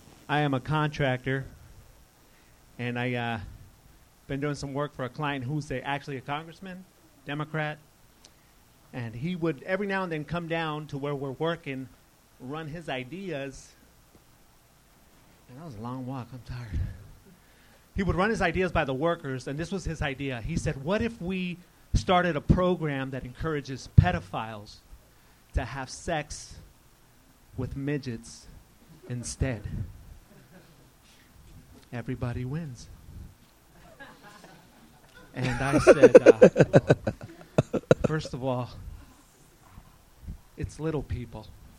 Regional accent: Mexico; I grew up in Mexico when I was 8 to 13. I lived there, and I was treated horribly, by the way.

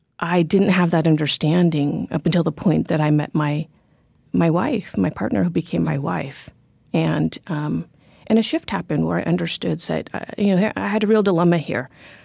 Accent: United States; I am myself a Cambodian daughter. And then yet again, I go back to this. I grew up in America, and so very much I am American.

